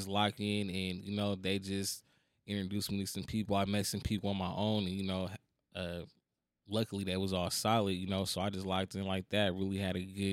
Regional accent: Oakland, California, United States; Man, just growing up in Oakland.

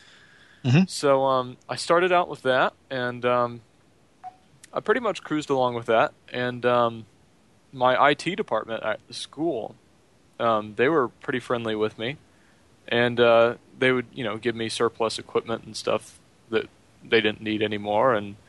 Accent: Altus, Oklahoma, United States; I started out as a board op at my hometown station here in Altus, KWHW.

